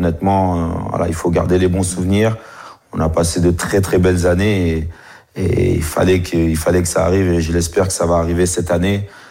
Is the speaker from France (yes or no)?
no; DR Congo; Moi, je suis originaire du Congo-Kinshasa.